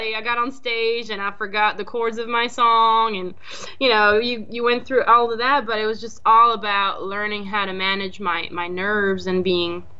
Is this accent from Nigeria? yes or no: no; Belgium; first language French; English is a second language; Yes, because I, you know, in Belgium, my first language was French.